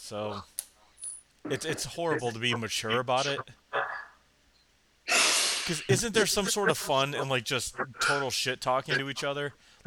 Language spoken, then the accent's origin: English; Detroit, Michigan, United States; I don't care. I'm from Detroit.